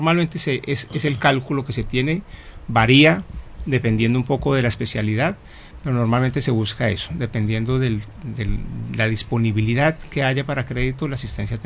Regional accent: Colombia; now in Paraguay; Yo soy colombiano y como ají, me gusta el ají.

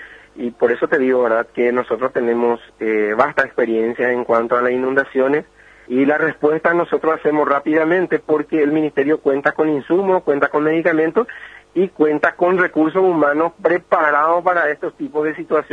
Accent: Puerto Antequera, San Pedro, Paraguay; permanentemente yo soy el que se queda, ¿verdad?, en mi pueblo, que es Puerto Antequera.

